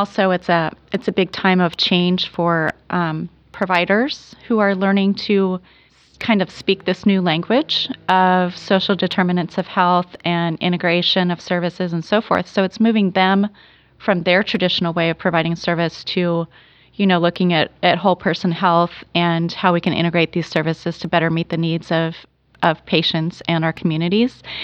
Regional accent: Oregon, United States; I grew up in Southern Oregon, and I am now raising my children in Southern Oregon.

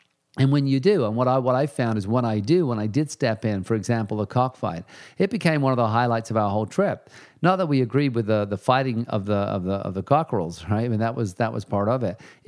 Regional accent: England, United Kingdom; you know, I grew up in England

